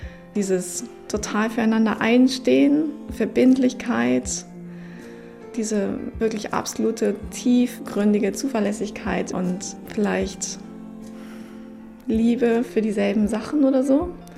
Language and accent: German; Hamburg, Germany; Ich komme ja aus Hamburg